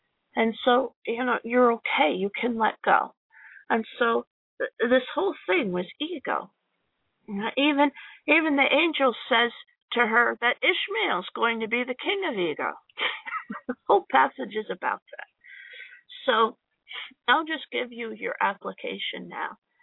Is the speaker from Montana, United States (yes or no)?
no; New Jersey, United States; I'm from the Jersey Shore, and I saw what Sandy did to my childhood home and every place that was dear to me. I loved it. I considered it my home and my childhood.